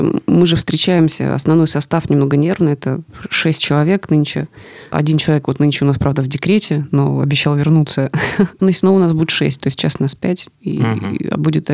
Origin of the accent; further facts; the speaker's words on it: Zaporizhzhia, Zaporizhzhia Oblast, Ukraine; born there; родилась там же, где и я, так. В городе Запорожье, в Украине.